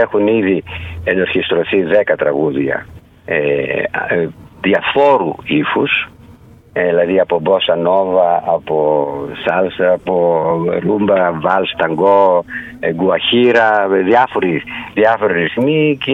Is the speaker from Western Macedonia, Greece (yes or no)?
yes; Kastoria, Western Macedonia, Greece; now in Thessaloniki, Greece; είναι στη Βόρεια Ελλάδα, είμαι στη Θεσσαλονίκη. Αλλά είμαι καταγωγή από πολύ κοντά σας. Είμαι από την Καστοριά.